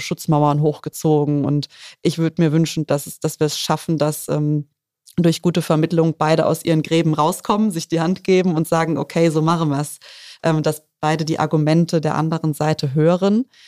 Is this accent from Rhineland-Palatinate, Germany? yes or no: yes; Rhineland-Palatinate, Germany; wir sind Pfälzer